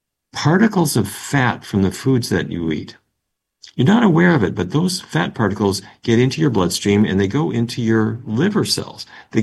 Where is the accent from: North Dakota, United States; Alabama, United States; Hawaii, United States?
North Dakota, United States; I grew up in North Dakota. Mm-hmm. And North Dakota is cattle country.